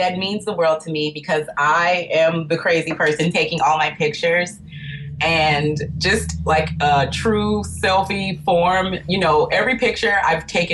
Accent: Virginia, United States; growing up in Virginia, having wonderful, easy access to forests and caves and hiking

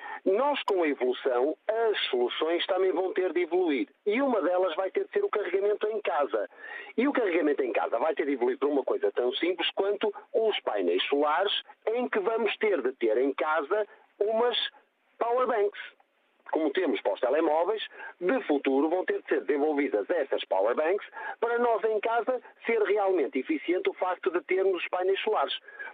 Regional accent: Porto, Norte, Portugal; eu moro aqui, eu sou da região do Porto

